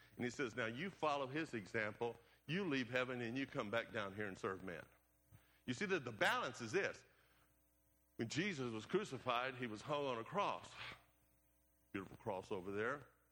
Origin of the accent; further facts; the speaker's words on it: the South, United States; I'm still from the South, and so when I say a word incorrectly and then somebody says, no, it's this, in my ear it sounds like they're saying the same thing I said.